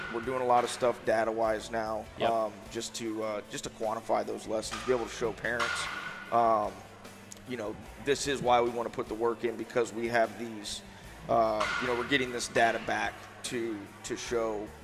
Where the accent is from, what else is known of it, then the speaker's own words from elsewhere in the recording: Florida, United States; also born or lived in Atlanta; you know, we came from Atlanta. I'm from Florida originally.